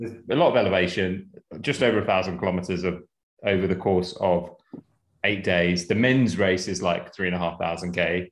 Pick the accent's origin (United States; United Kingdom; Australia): United Kingdom; And as a British person, there's quite a few British riders there.